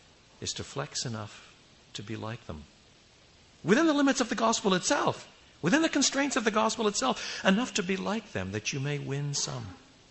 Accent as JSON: {"language": "English", "region": "Quebec", "country": "Canada", "tie": "born or raised there", "said": "I was brought up in French Canada and I happily kiss people on both cheeks, yet my parents were both born in the UK."}